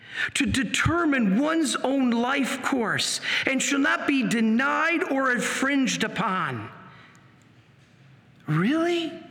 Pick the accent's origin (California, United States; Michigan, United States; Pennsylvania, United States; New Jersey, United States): Michigan, United States; Whoa. Michigan, my home state.